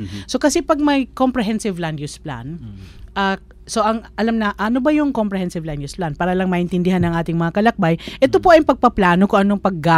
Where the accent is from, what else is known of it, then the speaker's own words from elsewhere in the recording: Visayas, Philippines; Tagalog is a second language; Ang galing ko mag-Tagalog, no? Parang hindi ako Bisaya .